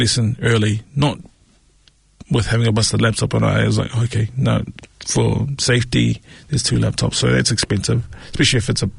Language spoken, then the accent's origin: English; Mangere, Auckland, New Zealand; I'm a boy from Favona, Mangere